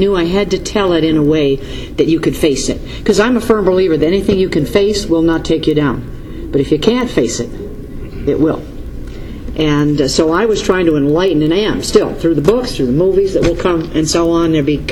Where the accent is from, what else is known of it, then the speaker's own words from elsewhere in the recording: New York, United States; also born or lived in California; I grew up in New York State when it was number one, and I watched what came in because I'm older than I look. And so I watched it disintegrate, and then I lived in California when it went from number two to near the bottom.